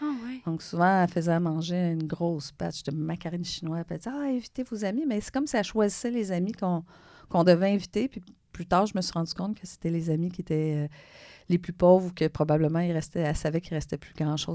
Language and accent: French; Montreal, Quebec, Canada; Je suis originaire du sud-ouest de Montréal, Pointe-Saint-Charles, Saint-Henri, Verdun. Donc, c'est des quartiers très, très pauvres.